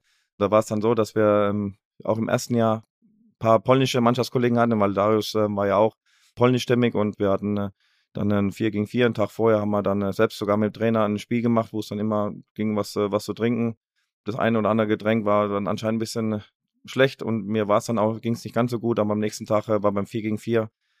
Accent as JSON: {"language": "German", "region": "Baden-Württemberg", "country": "Germany", "said": "Wurde ja immer gesagt, ja, ich bin Hesse und das, aber ich bin Badenser und das werde ich auch immer bleiben. Das ist meine Heimat. Ruhrgebiet hat mich geprägt, mein halbes Leben hier verbracht. Staatsbürgerschaft Ruhrgebiet habe ich angenommen, habe ich bekommen."}